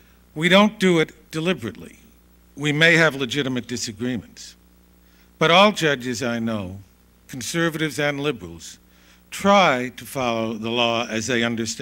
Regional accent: California, United States; But I came a long way from California, and I've listened for 9 hours of discussion.

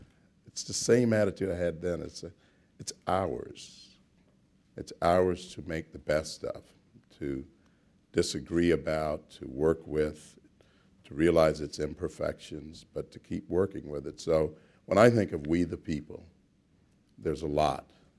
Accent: Georgia, United States; There were obviously things wrong when I grew up in Georgia, and that was pointed out.

